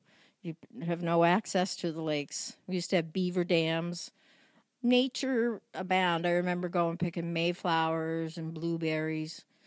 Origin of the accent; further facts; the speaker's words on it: Fall River, Massachusetts, United States; Growing up in Fall River was fun, although there weren't very many people.